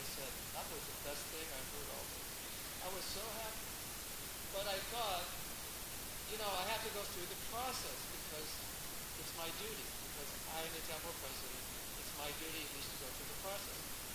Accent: California, United States

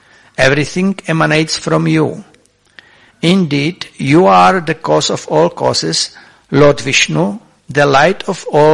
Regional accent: Czechia; accent: Czech; English is a second language; I would like to apologize for my Czech accent, Czech English accent.

